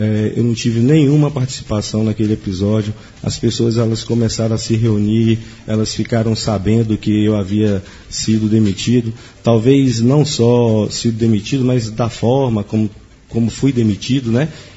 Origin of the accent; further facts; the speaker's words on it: Vitória da Conquista, Bahia, Brazil; eu sou de uma cidade aqui bem próxima, bem conhecida, né? Que é a nossa, vamos dizer assim, o nosso polo regional, que é a cidade de Vitória da Conquista. Ali que eu nasci, exatamente no dia 23 de setembro de 1970.